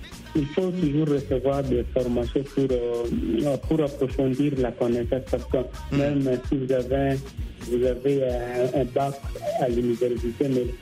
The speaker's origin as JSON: {"language": "French", "country": "DR Congo", "said": "chez nous en RDC"}